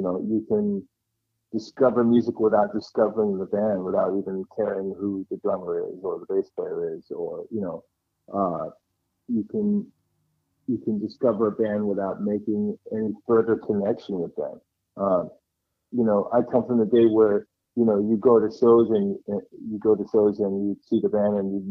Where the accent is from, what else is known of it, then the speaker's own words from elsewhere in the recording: Taunton, Massachusetts, United States; born there; also born or lived in Newport, Rhode Island; We were born in Taunton, Massachusetts.